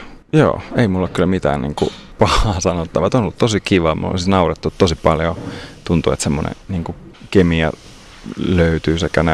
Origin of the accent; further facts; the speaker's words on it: Lohja, Uusimaa, Finland; also born or lived in Sweden; now in Tampere, Finland; Ruotsissa synnyin ja Lohjalla vietin ehkä sitten lapsuuden ja nuoruuden, eli Lohjalta kaiketi olen, ja sitten teknisen korkeakoulun kautta päädyin tuonne Nätylle Tampereelle